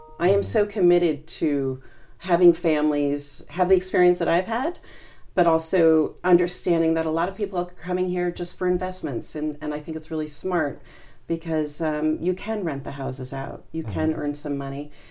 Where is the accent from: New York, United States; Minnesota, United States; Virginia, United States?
New York, United States; East Hampton; And I grew up in East Hampton, and I would, half my family went to California, the other half stayed here.